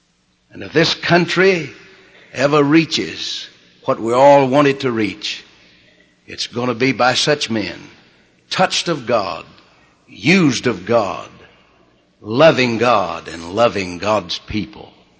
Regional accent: Georgia, United States; I'm a Georgian, and I'm glad that I'm from Georgia. I'm sure you're proud of your home state.

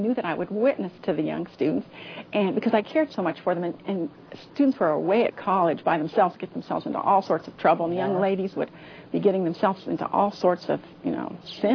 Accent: Ohio, United States; I'm an only child, and I was raised in Ohio.

